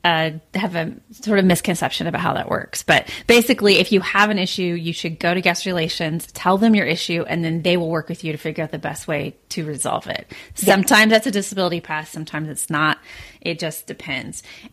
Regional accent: Kansas, United States; well, no, because I'm from Kansas originally. So I associate September with fall temperatures, mild temperatures.

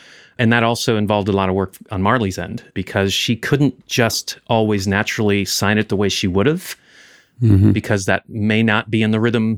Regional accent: Iowa, United States; I grew up in Iowa, went to University of Northern Iowa

